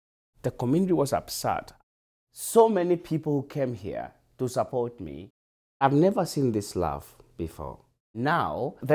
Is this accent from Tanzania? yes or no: yes; Tanzania; Well, I grew up in Tanzania, East Africa, born and raised.